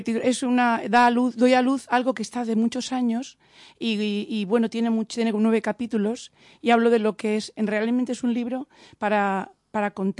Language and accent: Spanish; Madrid, Community of Madrid, Spain; now in Jerez de la Frontera, Spain; No, que llegué, yo vengo de Madrid.